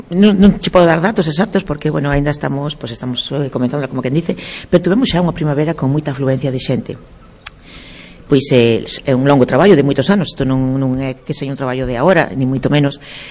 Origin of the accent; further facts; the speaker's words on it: Galicia, Spain; somos Mariña, pero tamén somos comarca do Eo